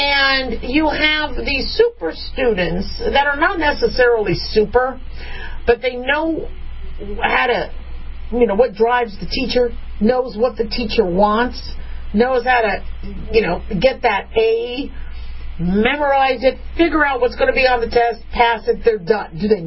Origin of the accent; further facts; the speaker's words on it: Las Vegas, Nevada, United States; I'm from Las Vegas.